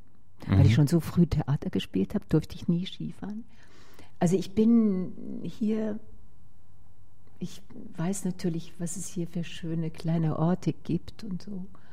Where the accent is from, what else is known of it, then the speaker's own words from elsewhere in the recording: Burghausen, Bavaria, Germany; born there; Also ich bin ja in Burghausen geboren, ja.